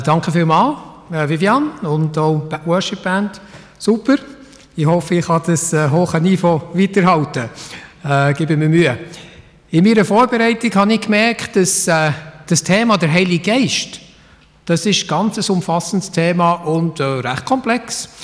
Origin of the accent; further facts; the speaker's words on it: Switzerland; Und wir als Schweizer, wir wollen ja immer aktiv sein